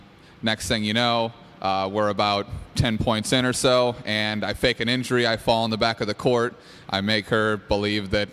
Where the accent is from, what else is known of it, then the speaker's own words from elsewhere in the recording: St. Louis, Missouri, United States; We're both from St. Louis. We were both coaching high school teams from St. Louis, but it took us traveling across the country to actually talk to each other for the first time.